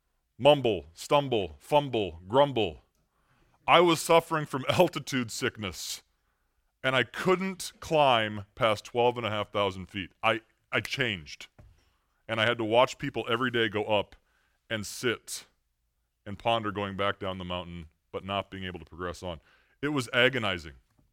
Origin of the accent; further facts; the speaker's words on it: Minnesota, United States; I'm from Minnesota, so mountains were new to me.